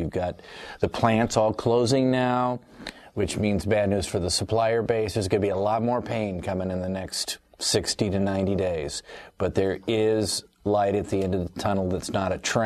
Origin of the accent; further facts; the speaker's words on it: United States; I'll wave the flag because I'm an American.